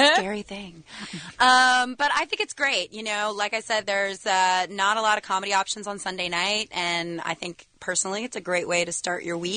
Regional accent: New York, United States; because I'm a New Yorker as well.

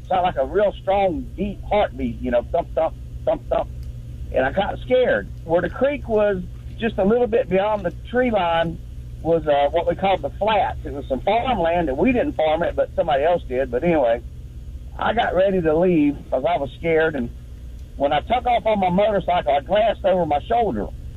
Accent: North Carolina, United States; I grew up in North Carolina.

